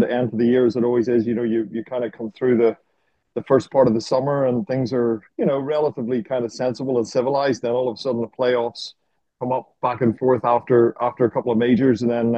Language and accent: English; Ireland; growing up in Ireland, where you would have, you know, Ireland against Northern Ireland in soccer and Rangers against Celtic in soccer and things